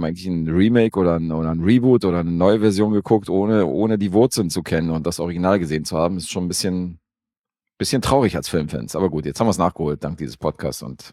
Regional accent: Serbia; Akkordeon finde ich natürlich geil als Serbe.

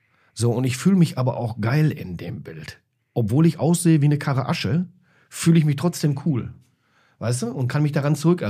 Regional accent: North Rhine-Westphalia, Germany; Also quasi würde man bei uns im Ruhrgebiet sagen, aus der Schüssel am Hängen

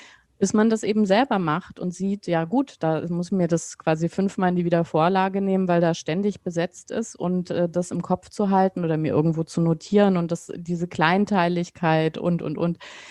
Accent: West Germany, Germany; Also ich bin ja in Westdeutschland aufgewachsen.

